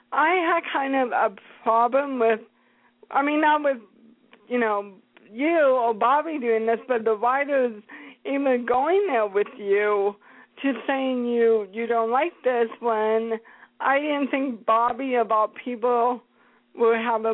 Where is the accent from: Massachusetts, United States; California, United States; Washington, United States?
Washington, United States; Seattle; And you kind of supposed to be in Seattle, Grace, where I'm from. I'm from Seattle.